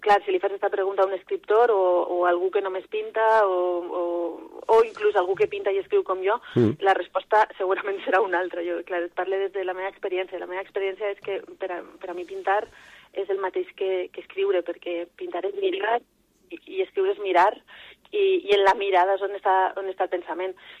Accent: Vila-real, Valencian Community, Spain; Vila-real des dels meus inicis. De fet, estic convençuda de que si no hagués tingut el suport de la gent del meu poble

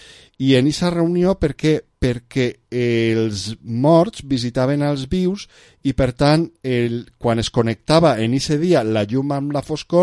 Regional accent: Valencian Community, Spain; jo sóc nacionalista valencià, per tant, entenc que no és només llengua, els nostres costums

